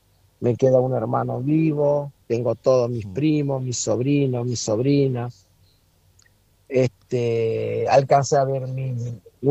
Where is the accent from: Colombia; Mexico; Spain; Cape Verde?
Cape Verde; São Vicente; Yo soy de San Vicente, de São Vicente. Sí. Te lo digo en San Vicente para ser más fácil el entender.